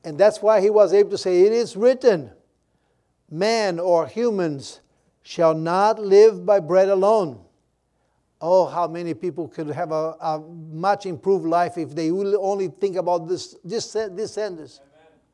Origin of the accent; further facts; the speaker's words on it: Brazil; first language Portuguese; English is a second language; In my hometown in Brazil, the simple people, the more people less educated, but they have sometimes beautiful wisdom.